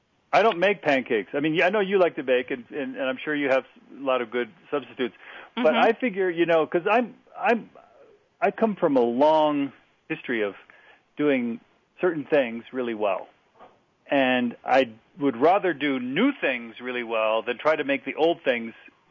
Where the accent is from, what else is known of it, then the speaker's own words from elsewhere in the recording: Mexico; I grew up in Mexico. We call those tacos.